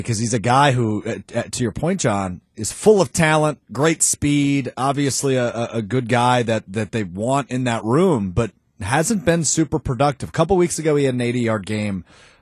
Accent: Green Bay, Wisconsin, United States; So, I grew up in Green Bay. I grew up on the east side of Green Bay. So I grew up, you know, not far from Lambeau Field.

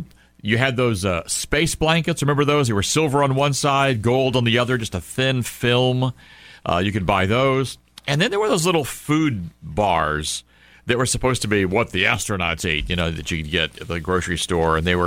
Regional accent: Houston, Texas, United States; born there; Well, plus I was born in Houston, had family, you know, obviously still there

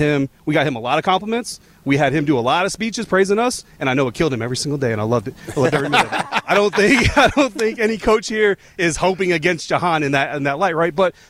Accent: Castle Rock, Colorado, United States; best Washington franchise player to ever come out of Castle Rock, Colorado. It's my hometown, so I just want to give him a shout out.

